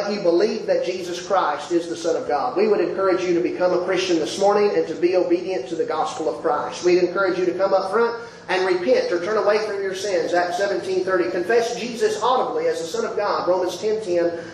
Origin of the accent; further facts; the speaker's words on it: Seattle, Washington, United States; You know, growing up in the Seattle area, I was repeatedly taught all throughout childhood